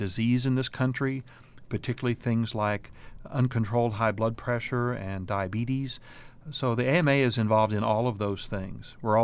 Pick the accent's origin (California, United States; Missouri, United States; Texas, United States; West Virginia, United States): Missouri, United States; Mountain Grove; I have my clinical practice in Mountain Grove, mostly because that's my hometown. I grew up in Mountain Grove. My parents moved there actually when I was three.